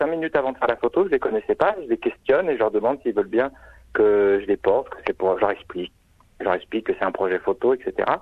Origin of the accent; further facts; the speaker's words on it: France; accent: French; le fait que je sois français, ça jouait sûrement un petit peu avec mon accent français